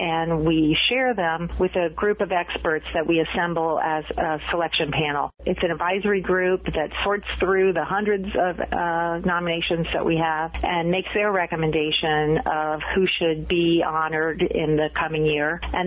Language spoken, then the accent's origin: English; Midwest, United States; But I grew up in the Midwest, and so my Midwestern nice gene kind of got in the way of his grumpy gene